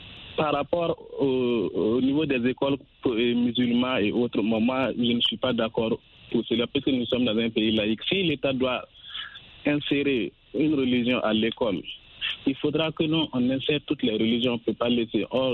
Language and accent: French; Burkina Faso; moi je suis burkinabé. Au Burkina, par exemple, nous avons 60%